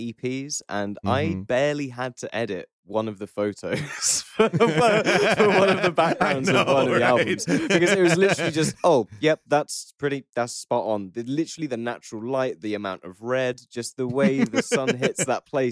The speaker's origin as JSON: {"language": "English", "region": "England", "country": "United Kingdom", "said": "I'm an English swine and they won't let me in because I've not got American residency or citizenship"}